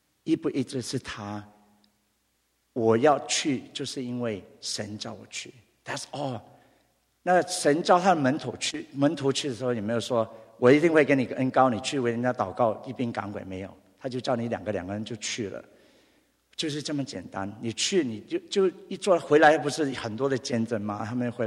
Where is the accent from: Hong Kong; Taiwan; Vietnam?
Vietnam; now in United States; 那个时候我因为我是从越南出来的，我逃出来的时候